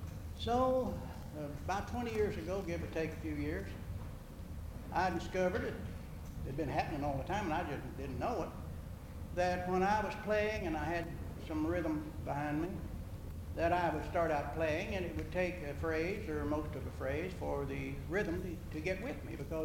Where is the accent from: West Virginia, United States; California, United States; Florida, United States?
West Virginia, United States; I grew up in Roane County, less than a mile from the Kanawha County line.